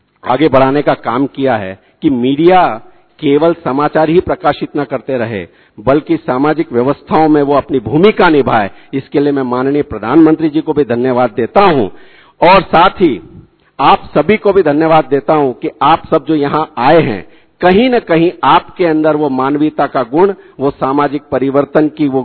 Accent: Indore, Madhya Pradesh, India; इंदौर की धरती से, भारत का सबसे स्वच्छ शहर है मेरा शहर इंदौर, वहां से आप सभी को पुनः बहुत बहुत शुभकामनाएं देता हूं।

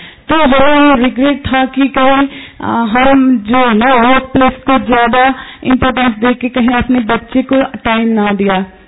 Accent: Nepal; हम नेपाल से आए हैं

